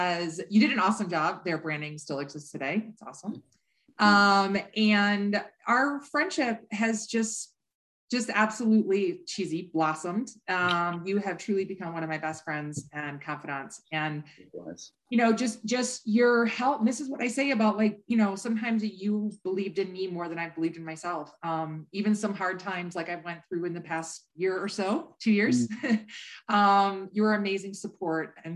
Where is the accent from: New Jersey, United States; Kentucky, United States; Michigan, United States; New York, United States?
Michigan, United States; Ann Arbor; And my sister, who was in Ann Arbor, Michigan, my hometown, has a dental office.